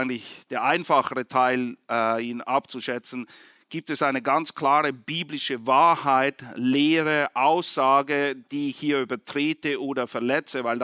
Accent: Southern United States, United States; Ich bin ja im Süden der USA aufgewachsen und hatte, naja, meine Art und Weise, Dinge auszusprechen.

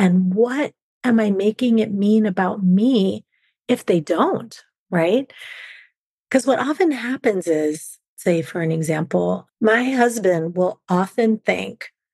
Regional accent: California, United States; now in Alaska, United States; even though I live in Alaska now, I was raised in California.

